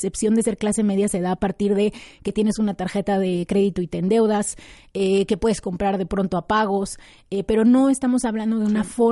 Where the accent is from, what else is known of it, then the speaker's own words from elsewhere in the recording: Mexico; cuando hablamos de desigualdad en México, sí hablamos de, o sea, somos los campeones, ahí sí nos subimos al podio para que veas.